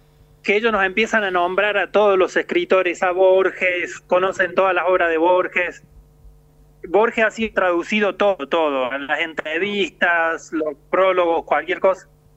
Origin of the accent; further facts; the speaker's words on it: Pilar, Córdoba, Argentina; now in China; De un pueblo que se llama Pilar, muy cerquita de Córdoba.